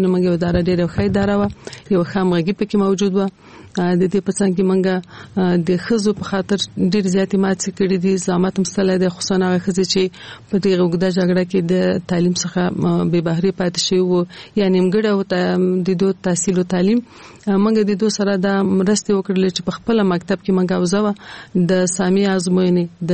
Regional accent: Kabul, Afghanistan; په کال 1940 کال کې زه په کابل ښار کې زیږیدلې یم. زیګون په کابل کې شوه ده او ژوند مې هم د کابل ښار په 15 مناحیه کې یعنی د خوشحال مینه منطقه کې ما ژوند کړی ده.

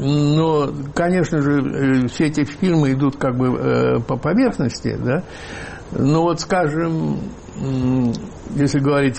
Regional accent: Saint Petersburg, Russia; now in Moscow, Russia; хотя я родился в Ленинграде и всю юность провел там

